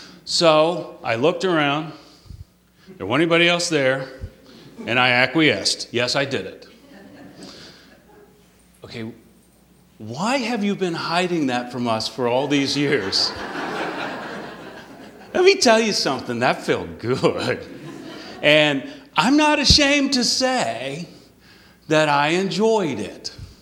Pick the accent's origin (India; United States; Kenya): United States; Texas; I'm a real man. I grew up in Texas.